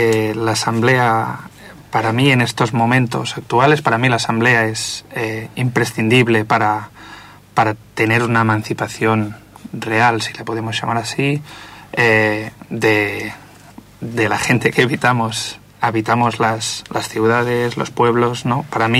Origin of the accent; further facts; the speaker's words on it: Barcelona, Catalonia, Spain; now in Buenos Aires, Argentina; Llegué en febrero a Buenos Aires. Soy de Barcelona, supongo que se nota en mi voz.